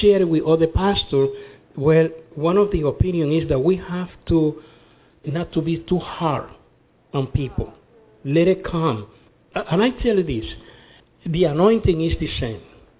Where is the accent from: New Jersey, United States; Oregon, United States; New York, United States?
New York, United States; now in Texas, United States; And I'm come from New York. I'm in Texas only 4 years.